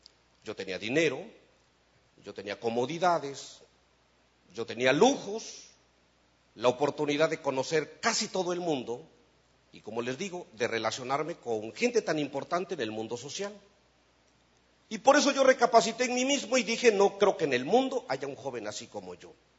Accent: Veracruz, Mexico; now in Matamoros, Mexico; yo soy mexicano. Tal vez si ni lo hubiera dicho, usted lo hubiera notado. Fíjese que yo soy originario del estado de Veracruz, pero Dios, desde mi conversión, me tiene en Matamoros, Tamaulipas, que es una ciudad fronteriza con los Estados Unidos.

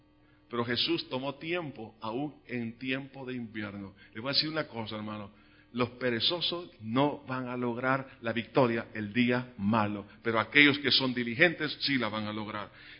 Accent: El Salvador; No progresamos, hermanos, como salvadoreños

